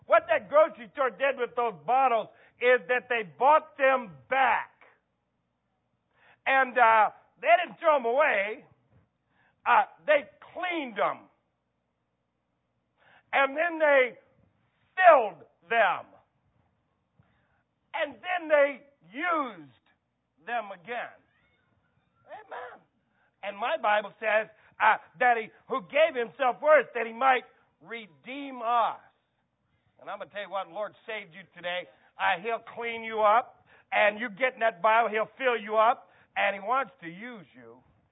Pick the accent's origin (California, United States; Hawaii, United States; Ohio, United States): Ohio, United States; When I was a kid growing up in Ohio in the 60s, I know this is going to, you know, marvel some of you younger in here today.